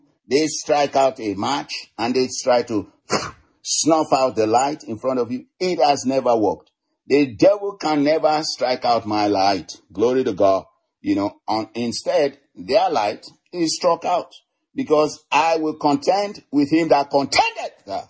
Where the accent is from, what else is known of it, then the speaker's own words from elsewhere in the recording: Nigeria; I know that firsthand growing up in Nigeria and so forth